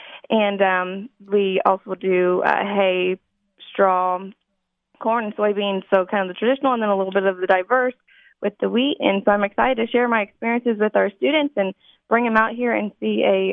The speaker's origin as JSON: {"language": "English", "town": "Cerro Gordo", "region": "Illinois", "country": "United States", "tie": "born or raised there", "said": "So I am from Cerro Gordo, so not too far from Decatur. And I have more of a traditional agricultural background. I was raised on my family farm in Cerro Gordo, where we raised corn, soybeans, hay, and Angus cattle."}